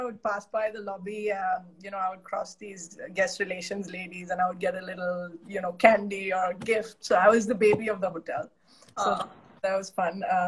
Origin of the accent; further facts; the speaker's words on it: Mumbai, Maharashtra, India; born there; I was born in Bombay, and I lived at the Oberoi in Bombay for till I was about 6 years old.